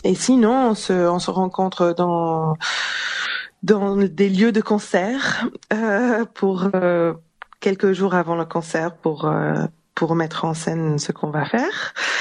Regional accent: England, United Kingdom; also born or lived in Italy; Moi, je suis née en Italie, grandi en Angleterre et j'habite actuellement à Londres, entre Londres et Paris.

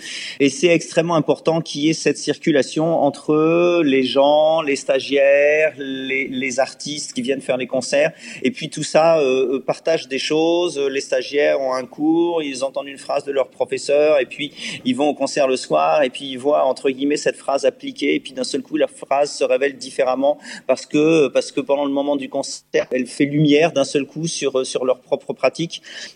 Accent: Sens, Bourgogne-Franche-Comté, France; moi je suis originaire de Sens et donc de toute la région, plutôt la partie nord effectivement du département

